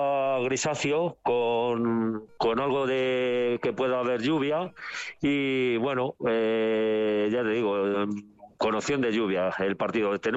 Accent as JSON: {"language": "Spanish", "town": "Villar del Olmo", "region": "Community of Madrid", "country": "Spain", "tie": "born or raised there", "said": "desde aquí quiero mandar un saludo, si me permitís, a mi pueblo, a Villar del Olmo"}